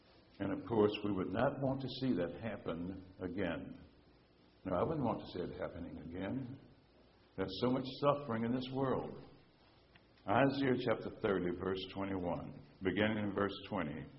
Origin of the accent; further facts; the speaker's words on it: Jackson, Tennessee, United States; born there; As I read this, I always think about being a little boy. You know, I was born in Jackson, Tennessee, and we did play on the streets.